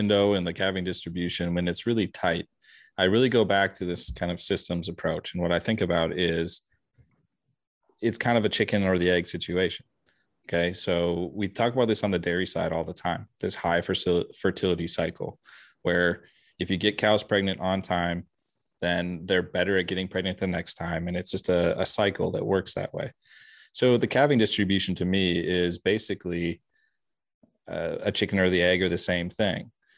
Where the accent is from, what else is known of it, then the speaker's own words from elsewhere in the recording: Minnesota, United States; I grew up in Minnesota, which is very important, much better state.